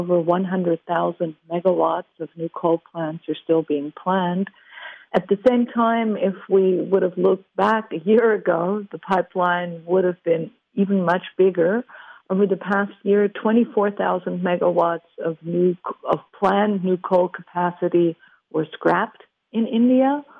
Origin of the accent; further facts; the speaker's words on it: Germany; As I'm myself from Germany, I see how hard it is once you have an entrenched coal industry